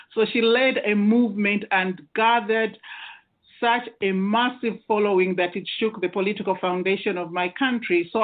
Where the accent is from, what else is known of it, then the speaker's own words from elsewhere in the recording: Zambia; first of all, I come from Africa, from Zambia